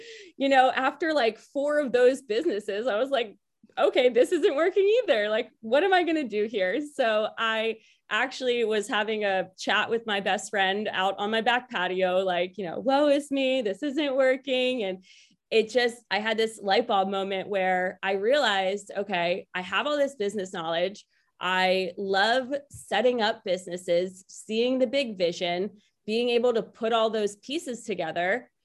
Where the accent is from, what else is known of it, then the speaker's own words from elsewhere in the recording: Philadelphia, Pennsylvania, United States; Hi, everybody. I am from Philadelphia, Pennsylvania